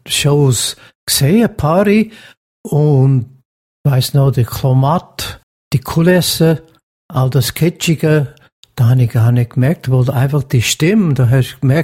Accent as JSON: {"language": "German", "town": "Milwaukee", "region": "Wisconsin", "country": "United States", "tie": "born or raised there", "said": "aus irgendeinem guten Grund haben sie das am Samstag auf einem Kanal, dort wo ich aufgewachsen bin, in Milwaukee, gehabt"}